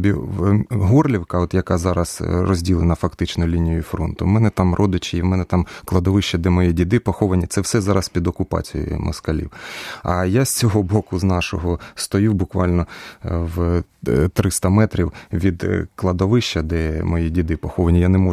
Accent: Cherkasy Oblast, Ukraine; от в містечках маленьких, от звідки я родом, Шевченківщина, там українська мова домінує

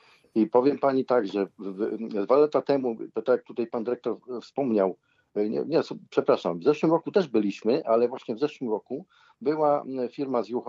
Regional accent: Przelewice, West Pomeranian Voivodeship, Poland; chociaż sam pochodzę z Przelewic

